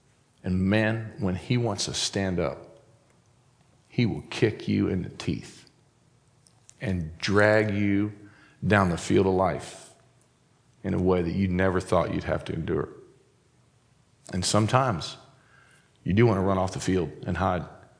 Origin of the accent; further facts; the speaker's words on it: Madison, Indiana, United States; My hometown is Madison, Indiana.